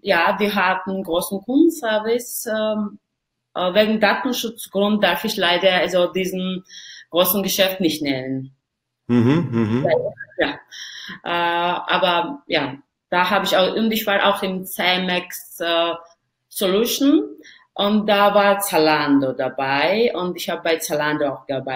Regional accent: Georgia; German is a second language; ich komme aus Georgien.

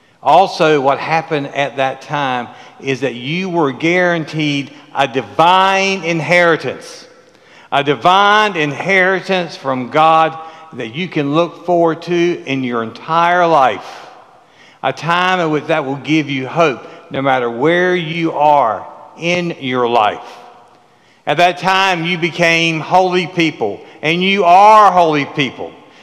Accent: South Carolina, United States; Now, as you know, I came from South Carolina. I have seen some wild people.

